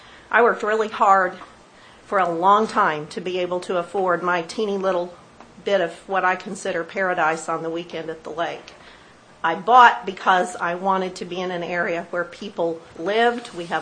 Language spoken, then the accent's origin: English; Sparta, Missouri, United States; My hometown of Sparta, Missouri is less than 1,200.